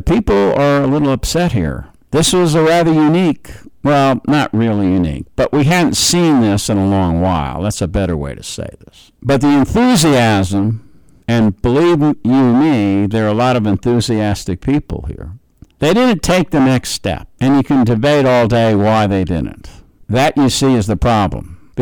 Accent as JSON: {"language": "English", "region": "New York", "country": "United States", "said": "I'm from New York. I understand what that means."}